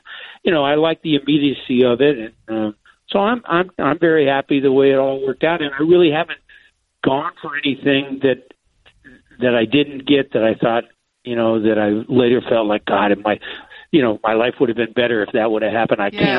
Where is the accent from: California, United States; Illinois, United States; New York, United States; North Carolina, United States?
California, United States; San Fernando Valley; I'm 75. I grew up in the San Fernando Valley. If you want to see how life was back then, go see American Graffiti.